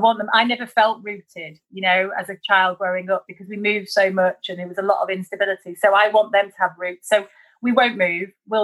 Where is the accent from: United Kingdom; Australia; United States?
United Kingdom; Leeds, Yorkshire and the Humber; I'm from Leeds